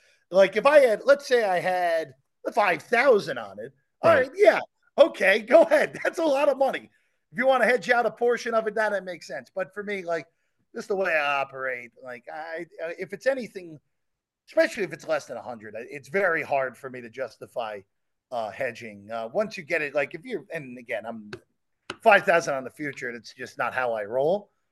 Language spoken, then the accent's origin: English; New Jersey, United States; also born or lived in Long Island, United States; That's where I was born. Okay. I grew up in New Jersey.